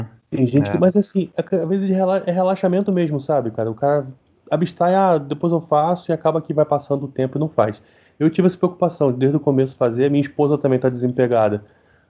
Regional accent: Rio de Janeiro, Brazil; eu sou nascido e criado em Realengo, eu moro na Praça Seca, já morei em Oswaldo Cruz, já morei na Sulacap, conheço o Jacarepaguá todo, trabalhei muito tempo no centro

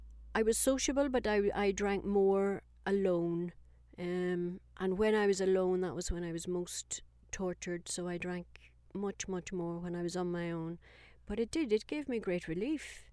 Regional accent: Ireland; moved away as an adult; Well, I moved away from Ireland in my early 20s, I think, you know, 20, 21.

